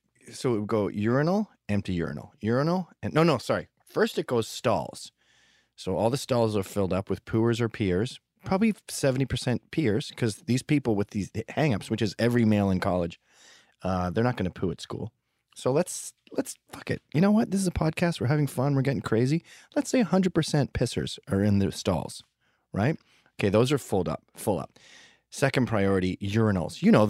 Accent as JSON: {"language": "English", "country": "Canada", "said": "I'm from Canada and I'm used to more rugged terrain?"}